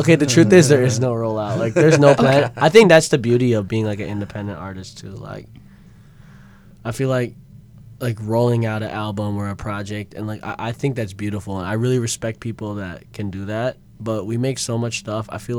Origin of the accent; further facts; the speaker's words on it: Midwest, United States; I'm from the Midwest too, you know, so I literally felt like I was home for a little bit.